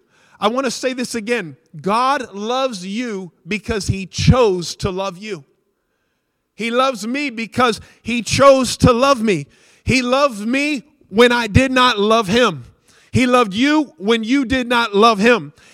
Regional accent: United States; Not because I'm white, not because I'm an American.

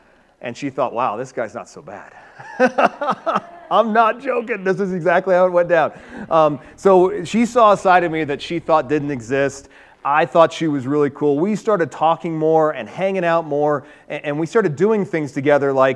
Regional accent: Colorado, United States; born there; I was born and birthed in Colorado.

